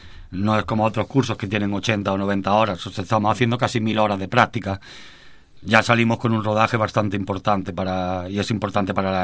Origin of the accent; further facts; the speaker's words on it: Fene, Galicia, Spain; Yo soy de Fene y de Barallobre.